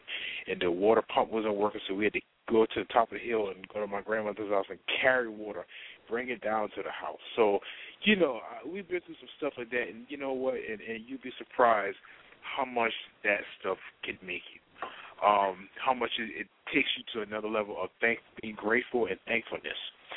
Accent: South Carolina, United States; where I grew up in South Carolina, we've gone through some different storms and even non-storm situations

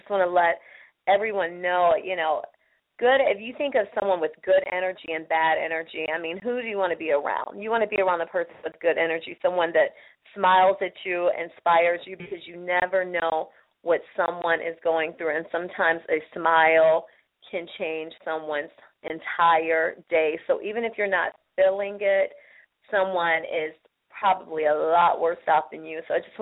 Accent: Aliquippa, Pennsylvania, United States; My daughters, hopefully they are listening too, in my hometown of Aliquippa, PA.

